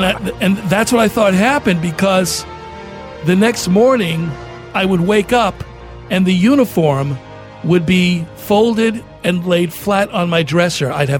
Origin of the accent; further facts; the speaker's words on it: Hope, Arkansas, United States; I'm going to tell you a quick story here about growing up in Hope, Arkansas. My mom and I were the only two Jews in Hope, Arkansas.